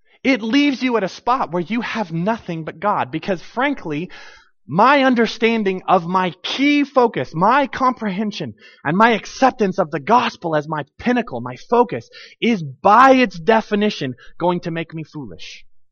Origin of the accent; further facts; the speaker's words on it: Watertown, United States; I was from Watertown, the school I was at, so coolest thing we had was Walmart.